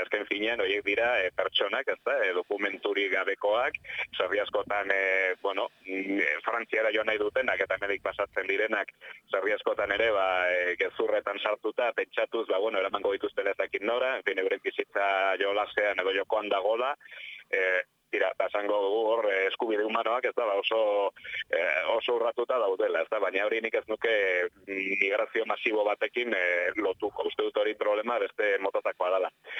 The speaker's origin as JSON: {"language": "Basque", "town": "Irun", "region": "Basque Country", "country": "Spain", "tie": "born there", "said": "nire iruntarra naiz sortzez"}